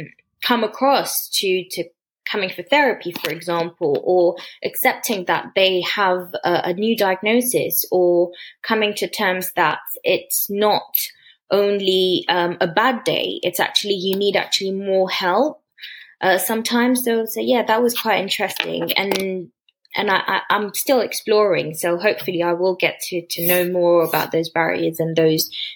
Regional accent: Mauritius; So I grew up in Mauritius, and Mauritius is quite like a diverse cultural country.

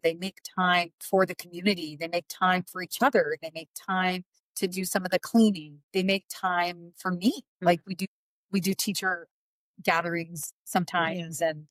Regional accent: Vermont, United States; I guess I would maybe go to my hometown in Vermont, but then I'm driving to two different locations.

